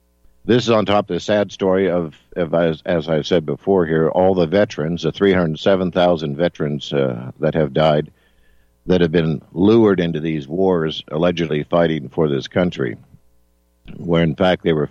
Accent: Las Vegas, Nevada, United States; And as most of you know, I'm from Las Vegas, and so I'm pretty familiar with the geography around there.

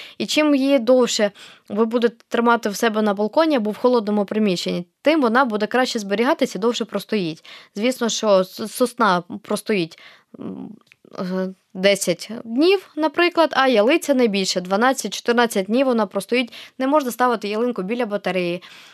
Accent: Luhansk Oblast, Ukraine; а я ж теж з Луганщини, і мої, ну, я зазвичай святкувала Новий рік і Різдво на Кавказі. Звідки мій дідусь, лісівник

